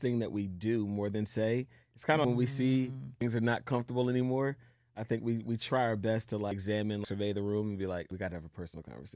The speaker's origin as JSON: {"language": "English", "town": "Philadelphia", "region": "Pennsylvania", "country": "United States", "tie": "born or raised there", "said": "Growing up in Philly"}